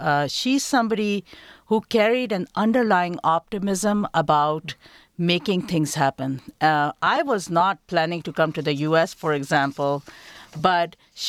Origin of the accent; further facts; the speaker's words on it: Pakistan; The place where we grew up in Pakistan, the language is called Urdu.